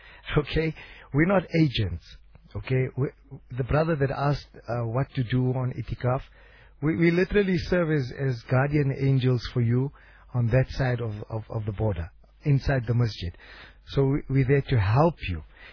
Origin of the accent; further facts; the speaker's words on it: South Africa; And alhamdulillah, being South African, and you know, when somebody asked, do you need anything?